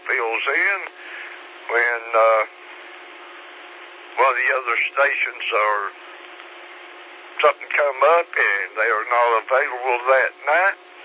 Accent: Greer, South Carolina, United States; and they from Greer. And Greer is my hometown.

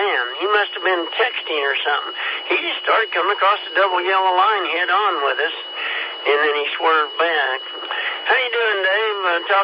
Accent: Kansas, United States; And I'm from Kansas, and we're a little slow, you know, slower than most.

